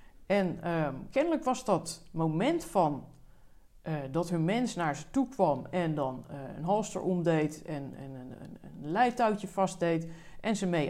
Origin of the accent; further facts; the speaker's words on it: The Hague, South Holland, Netherlands; born there; ik ben in Den Haag geboren